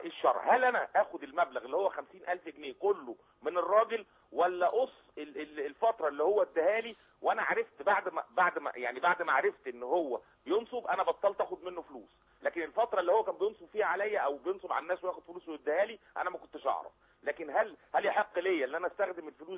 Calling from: Giza, Giza Governorate, Egypt; من الجيزة.

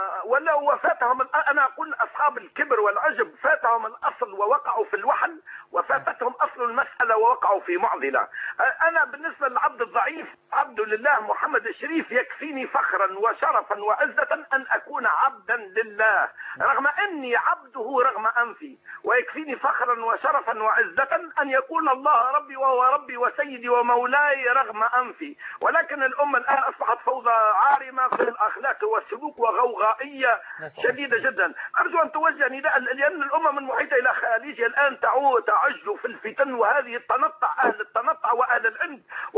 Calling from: Tunisia

